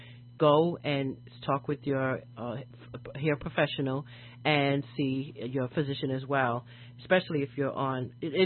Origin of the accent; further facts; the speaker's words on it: New York City, New York, United States; I remember back in New York City, which is my hometown, woohoo, yay, New York.